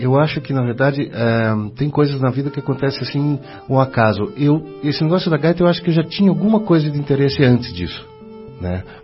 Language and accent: Portuguese; Curitiba, Paraná, Brazil; also born or lived in Arapongas; Eu nasci em Arapongas, no interior do Paraná, mas logo muito, muito novinho mesmo, já vim para Curitiba. Então, eu praticamente me considero um curitibano, né? Porque passei toda a minha vida aqui.